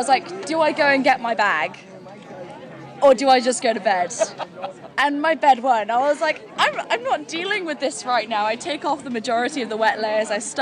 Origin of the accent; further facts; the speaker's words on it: England, United Kingdom